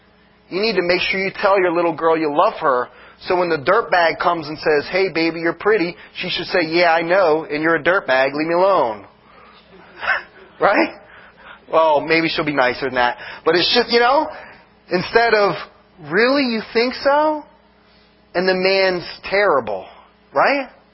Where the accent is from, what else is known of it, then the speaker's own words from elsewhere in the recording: Millville, United States; Well, I was waiting for somebody to say Millville, but I'm from Millville.